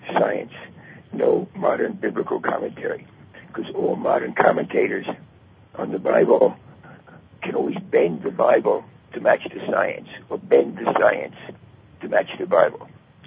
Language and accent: English; United States; now in Israel; I live in Israel now, but I was raised in the States